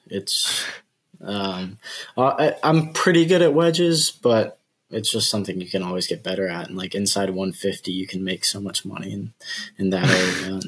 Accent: San Jose, California, United States; So I played one or two amateur events here in my junior career when I grew up in San Jose.

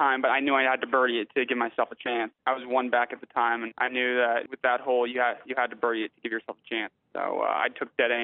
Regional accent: United States; Ideally, I'd love to play in the U.S., you know, being an American, but I'm enjoying my time in Europe and in Asia

